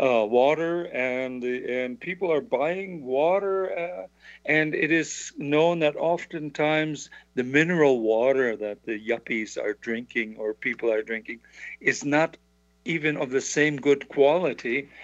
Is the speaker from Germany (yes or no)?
yes; Saxony, Germany; I was born in Saxony, which is in the east, and I still buy a beer bottled there because it is water that I drank as a child.